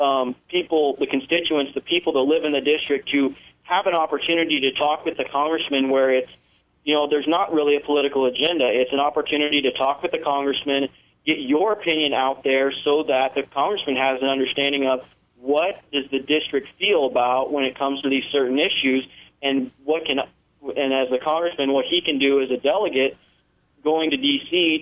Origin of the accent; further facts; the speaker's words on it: Broken Bow, Nebraska, United States; Well, I'm originally from Broken Bow, Nebraska